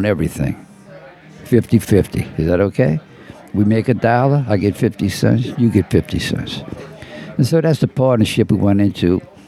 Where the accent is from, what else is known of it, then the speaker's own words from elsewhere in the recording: New Orleans, Louisiana, United States; I grew up in the Mid-City. Okay. Mid-City, Alexander Street, Canal Street, by City Park.